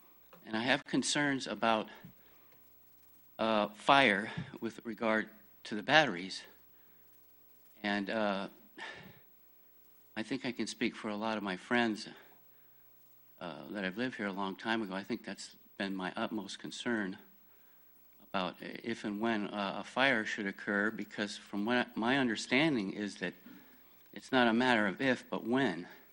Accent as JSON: {"language": "English", "town": "Santa Ynez", "region": "California", "country": "United States", "tie": "born or raised there", "said": "I grew up with her in San Ynez."}